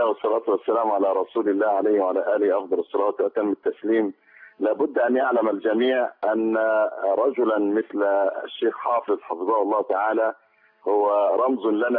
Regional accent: Egypt; وعلى بلدنا مصر

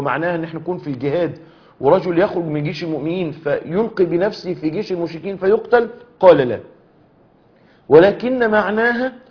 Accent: Egypt; باللغة الدارجة عندنا في مصر

